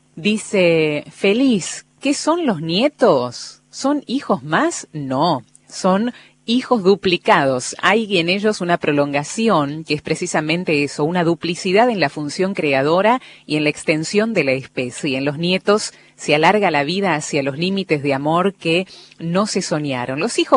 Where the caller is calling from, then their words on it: Córdoba, Argentina; Soy de Córdoba Capital